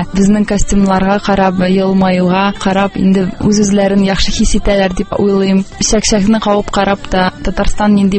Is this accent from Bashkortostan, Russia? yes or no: no; Kazan, Tatarstan, Russia; Һәм шул 2008 елда Брюссельдә Казанны якладык һәм Универсиаданы үзебезнең туган шәһәребезгә горурланып алып кайттык.